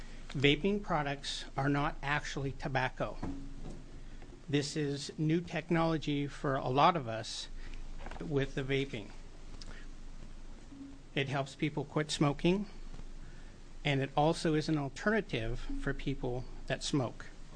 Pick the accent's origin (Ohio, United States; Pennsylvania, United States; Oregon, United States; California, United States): Oregon, United States; Medford; I'm from Medford, and I work with EC Blend. We are the largest e-liquid manufacturer in Oregon.